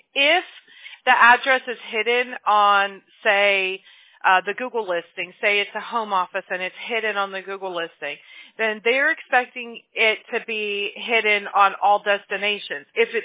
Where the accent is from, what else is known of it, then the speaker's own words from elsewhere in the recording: Mobile, Alabama, United States; born there; It's just it's the Southern in us is what it is. I was born in Mobile, Alabama. We were taught better than that.